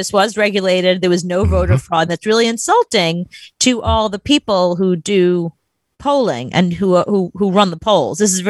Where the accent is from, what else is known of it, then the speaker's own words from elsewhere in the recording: United States; I had to say something. I'm an American.